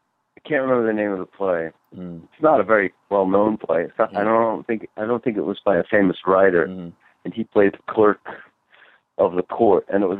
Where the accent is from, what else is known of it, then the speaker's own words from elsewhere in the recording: Mount Vernon, New York, United States; I grew up in Mount Vernon, New York.